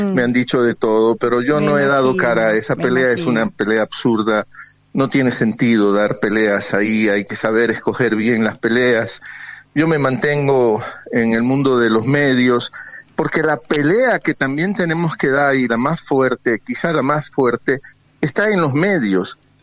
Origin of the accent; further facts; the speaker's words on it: Guayaquil, Guayas, Ecuador; now in Quito, Ecuador; yo estoy ahora en Quito, pero soy guayaquileño